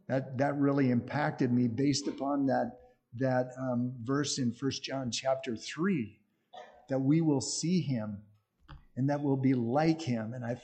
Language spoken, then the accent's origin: English; Oregon, United States; well, I'm originally from Southern Oregon and my wife's from St. Paul, Minnesota, but all of our parents have passed away.